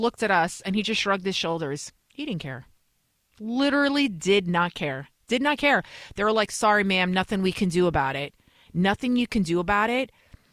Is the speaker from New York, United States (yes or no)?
yes; New York City, New York, United States; Now, I know I'm a crazy Albanian. I'm from the Bronx.